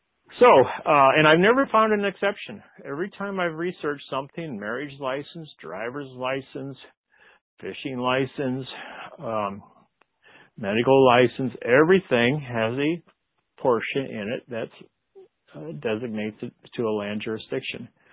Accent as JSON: {"language": "English", "region": "Nebraska", "country": "United States", "tie": "born or raised there", "moved": "yes", "said": "I was born and raised in Nebraska. So, but anyway, haven't been there for a long time."}